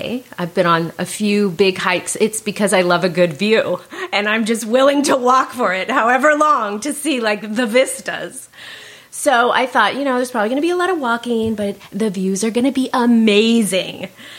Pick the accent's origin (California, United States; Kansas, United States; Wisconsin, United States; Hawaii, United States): California, United States; Fullerton; I grew up in Orange County in Fullerton, so it was not Africa in any way.